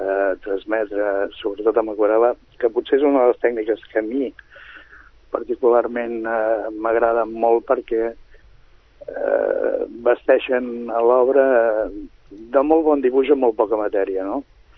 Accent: Sabadell, Catalonia, Spain; born there; soc nascut a Sabadell i vic a Sabadell. De fet, sempre he sigut molt amant d'aquesta ciutat.

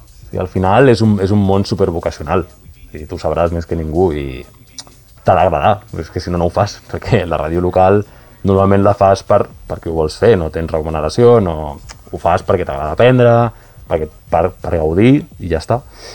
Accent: Terrassa, Catalonia, Spain; jo soc de Terrassa, doncs a Terrassa vaig estar, no sé si 4 o 5 anys fent

